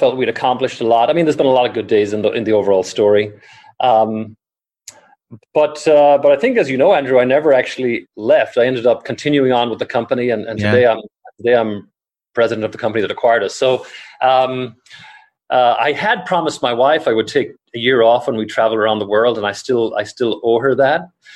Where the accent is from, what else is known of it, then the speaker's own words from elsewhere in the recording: Ireland; moved away as an adult; also born or lived in United Kingdom; a little bit of an accent. I grew up in Ireland grew up on a farm, went to college in Dublin